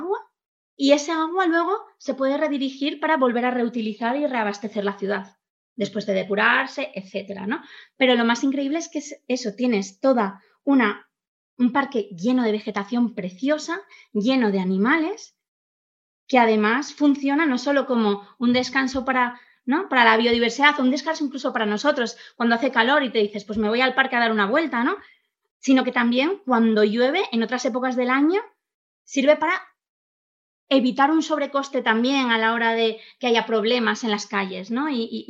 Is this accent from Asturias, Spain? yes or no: yes; Asturias, Spain; Yo soy asturiana y ya antes de pasarme por Alicante